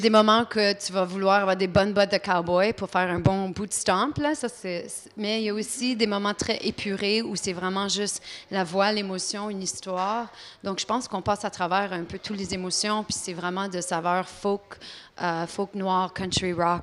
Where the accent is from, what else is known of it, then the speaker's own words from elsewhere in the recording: Timmins, Ontario, Canada; born there; je suis née à Timmins, Ontario en 1983.